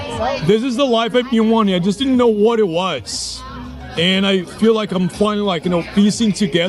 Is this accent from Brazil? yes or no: yes; Brazil; now in Los Angeles, United States; Brazil, lived in the U.S. most of my life, 20 plus years, was living in Venice Beach. L.A. is kind of my hometown now.